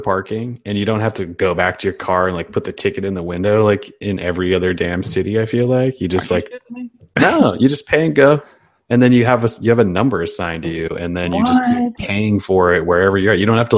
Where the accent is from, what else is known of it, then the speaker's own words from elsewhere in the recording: United States; being an American a-hole